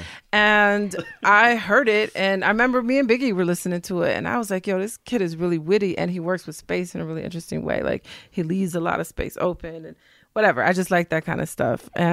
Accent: Detroit, Michigan, United States; The entire state of California would have been my hometown, Detroit, if it wasn't for marijuana.

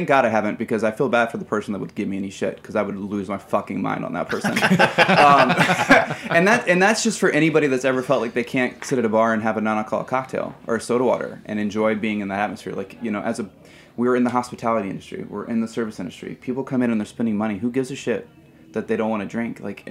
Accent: Indiana, United States; And truthfully, you know, I'm from Indiana, as we talked about.

